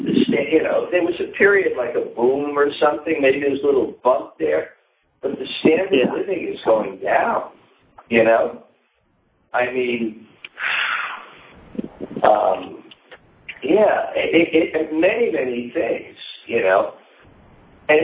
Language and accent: English; United States; Like, I grew up in America. You know, I knew everyone on the block. You know, everyone on the block was like family.